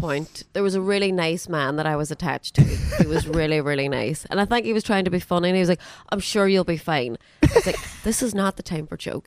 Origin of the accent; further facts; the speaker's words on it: Derry, Northern Ireland, United Kingdom; now in Ireland; Well, I am from Derry, that'll always be home. But we have a place in Donegal